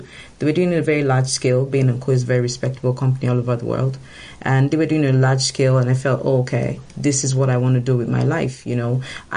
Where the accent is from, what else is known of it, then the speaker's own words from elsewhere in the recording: Nigeria; I come from Africa, and Nigeria in particular